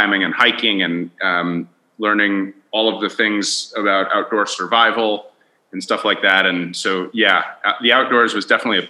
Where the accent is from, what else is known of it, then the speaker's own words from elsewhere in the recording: Connecticut, United States; also born or lived in Vermont; and my family actually sort of spent a bunch of time growing up in Vermont. So between Connecticut and Vermont was my childhood home. When I was young, I got to spend a lot of time in the outdoors, and New England is just beautiful